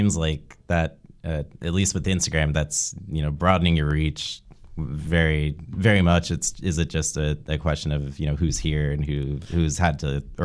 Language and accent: English; Little Rock, Arkansas, United States; You know, I'm from Little Rock, born and raised